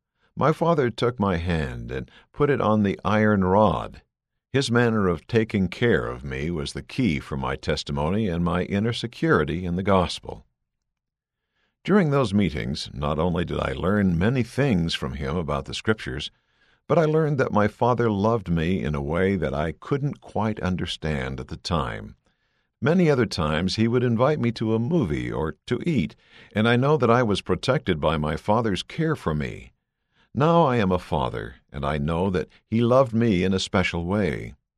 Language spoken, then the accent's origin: English; Mexico; Growing up in Mexico, I had the blessing of belonging to a wonderful Latter-day Saint family.